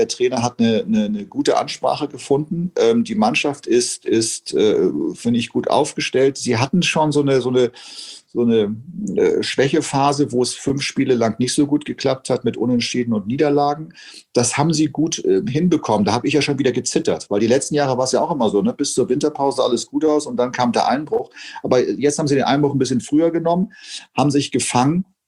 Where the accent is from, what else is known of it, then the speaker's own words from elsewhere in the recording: Hamburg, Germany; Ich bin in Poppenbüttel zur Schule gegangen.